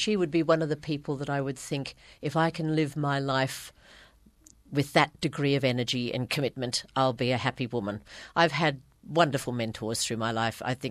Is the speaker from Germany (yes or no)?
no; Brisbane, Queensland, Australia; now in Bribie Island, Australia; we decided to come back to Queensland, which is my home state, and to Brisbane, my hometown. But we actually came back to Bribie Island because they'd shifted from the little worker's cottage where I grew up in Paddington in Brisbane up to their beachside home in Bribie.